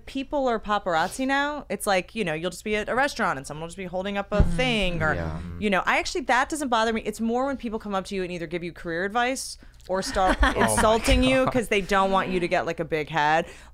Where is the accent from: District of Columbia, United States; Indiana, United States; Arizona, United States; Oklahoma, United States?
District of Columbia, United States; Washington; I'm from D.C.